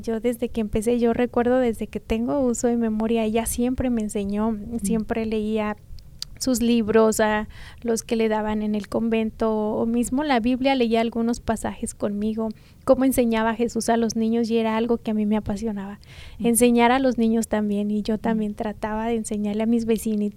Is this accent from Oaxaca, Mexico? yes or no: no; Durango, Mexico; Soy de un pueblo del estado de Durango, México.